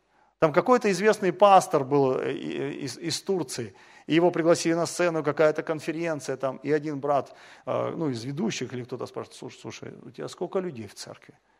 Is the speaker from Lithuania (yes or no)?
no; Russia; так он когда узнал, что мы из России